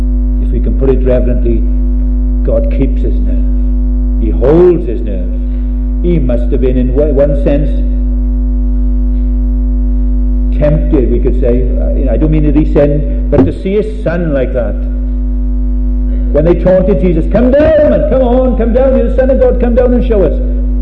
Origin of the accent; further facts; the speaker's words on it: Wales, United Kingdom; It's because he decided that I'm Welsh. It's because he decided I'm not born in some famine in Sudan.